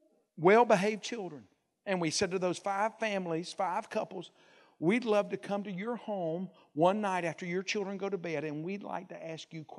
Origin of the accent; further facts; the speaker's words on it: Alabama, United States; I'm from Alabama.